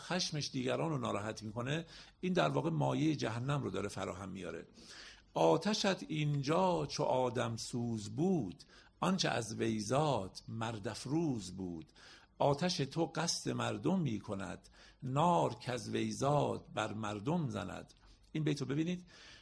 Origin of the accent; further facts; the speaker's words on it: Iran; من به عنوان یک ایرانی هویتم رو با زبان فارسی تعریف میکنم